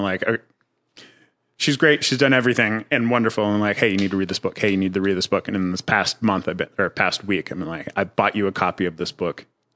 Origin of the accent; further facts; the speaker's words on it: Georgia, United States; born there; also born or lived in Korea / California / Germany; But I was a military brat, so I was always moving around. Like, I've been to so many states. I went from Georgia to Korea to California, Germany